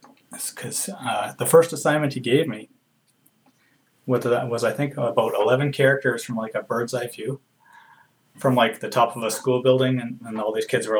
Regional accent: Saskatchewan, Canada; I'm from Saskatchewan too.

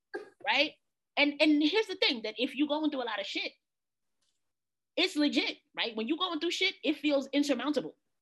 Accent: New York City, New York, United States; We're from New York City. We can't swim, right?

